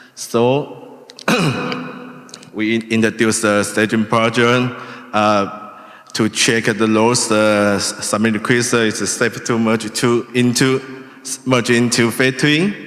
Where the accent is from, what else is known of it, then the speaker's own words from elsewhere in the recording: Switzerland; English is a second language; I'm from Swiss.